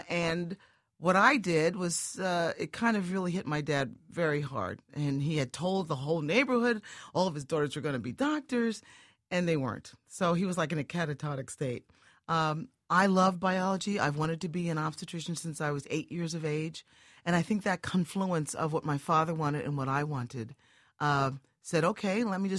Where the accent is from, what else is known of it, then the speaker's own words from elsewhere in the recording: Long Branch, New Jersey, United States; In Long Branch, I didn't know about racism and sexism. We had a great time growing up in Long Branch